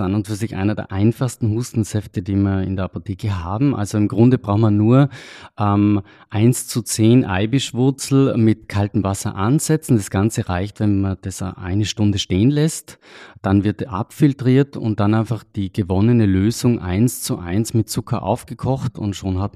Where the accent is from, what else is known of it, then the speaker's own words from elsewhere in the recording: Trentino-Alto Adige, Italy; Ich komme aus Südtirol, aus einem sehr ländlichen Bereich